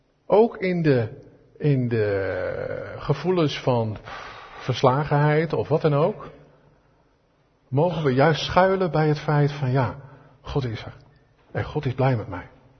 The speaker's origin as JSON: {"language": "Dutch", "country": "Netherlands", "said": "We zijn dat als Hollanders misschien ook een beetje verleerd."}